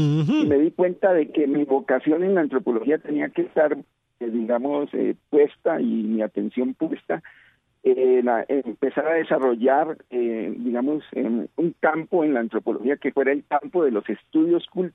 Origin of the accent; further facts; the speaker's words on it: Popayán, Cauca, Colombia; born there; yo soy colombiano. Yo nací en Popayán, al sur de Colombia, una ciudad cercana a Cali, a 2 horas de Cali, en el suroccidente de Colombia, una ciudad volcada, digamos, al litoral pacífico colombiano. Nací el 14 de noviembre de 1962, soy hijo de madre colombiana y padre chileno.